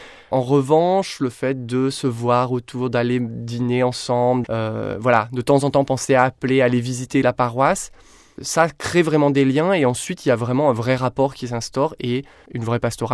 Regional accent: France; je suis français

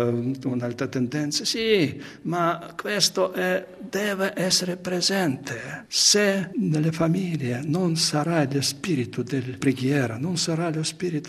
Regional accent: Belarus; Italian is a second language; Unione Sovietica in Bielorussia, non c'erano sacerdoti. E nel mio paesino

